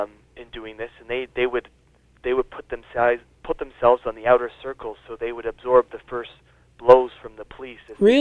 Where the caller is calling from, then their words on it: New York City, New York, United States; I'll just use the U.S. because that's, I'm speaking from New York, and I'm seeing some of the actions that are taking place in New York City right now.